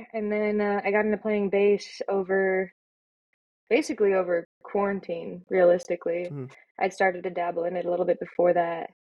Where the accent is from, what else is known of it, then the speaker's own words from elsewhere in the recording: Montana, United States; played in my hometown of Montana.